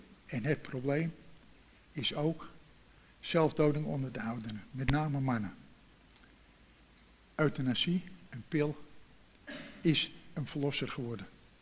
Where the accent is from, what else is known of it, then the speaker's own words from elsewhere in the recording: Amsterdam, North Holland, Netherlands; also born or lived in Vinkeveen; Ik ben in Amsterdam geboren en toen zijn we in Vinkeveen gewoond op de kerklaan tegenover de katholieke kerk.